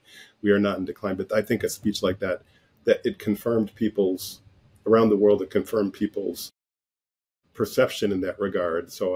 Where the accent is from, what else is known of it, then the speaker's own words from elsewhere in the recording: Michigan, United States; So I grew up in Michigan, and I learned